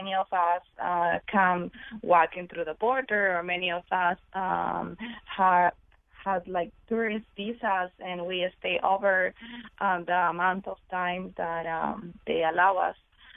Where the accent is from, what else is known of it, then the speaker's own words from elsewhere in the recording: Ecuador; I'm from Ecuador.